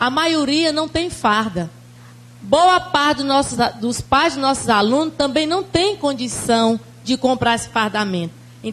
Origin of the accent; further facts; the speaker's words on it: São João dos Patos, Maranhão, Brazil; desde a minha infância lá no Maranhão, São João dos Patos, hoje ainda continua os belíssimos desfiles das escolas no 7 de setembro.